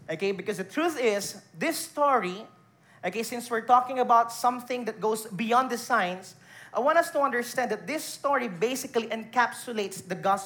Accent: Philippines; growing up in the Philippines, we have our religion subjects growing up

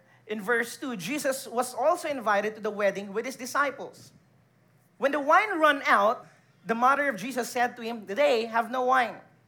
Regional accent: Philippines; growing up in the Philippines, we have our religion subjects growing up

